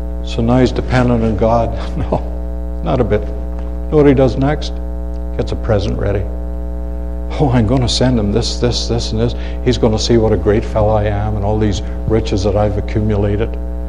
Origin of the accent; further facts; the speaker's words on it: Ireland; as a young lad growing up in Ireland. My father used to send us to different churches.